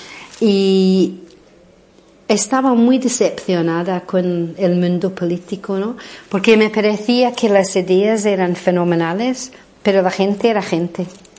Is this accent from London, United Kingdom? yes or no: no; Glasgow, Scotland, United Kingdom; yo soy de Glasgow, soy de un barrio súper pobre, es que yo nunca he tenido 2 duros, ¿no?